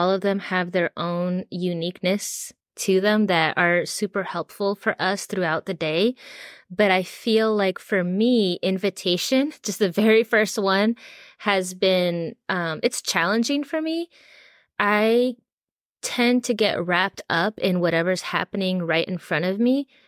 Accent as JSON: {"language": "English", "town": "Miami", "region": "Florida", "country": "United States", "lives_now": "South Carolina, United States", "said": "And I'm not from here. I'm from Miami. So it's a completely different cultural context. But now living in South Carolina"}